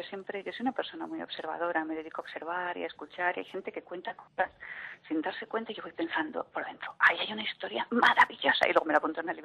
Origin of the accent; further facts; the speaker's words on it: Madrid, Community of Madrid, Spain; yo, como soy alguien de Madrid y veo Barcelona con una cierta perspectiva